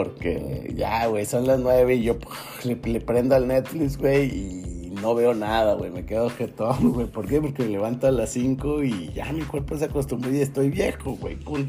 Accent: Torreón, Coahuila, Mexico; ella es de Chihuahua y yo soy de Torreón, y aunque ambos somos del norte, pues no.

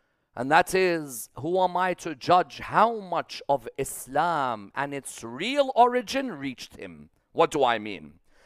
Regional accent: Najaf, Najaf Governorate, Iraq; For example, if you ask me, where am I from? I'll say, Iraq. Say, which part of Iraq? I say, I'm from Najaf. Not Baghdad?

